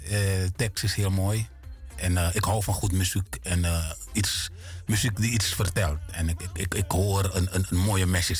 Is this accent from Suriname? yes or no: yes; Paramaribo, Suriname; Ik ben opgegroeid in de leukste buurt van Paramaribo.